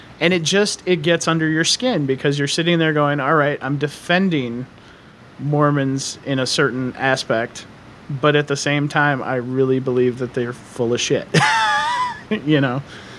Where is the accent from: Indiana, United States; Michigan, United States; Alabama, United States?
Michigan, United States; But I grew up in Michigan. And so I grew up in a town that was about 85, maybe, well, probably 75% Seventh-day Adventist.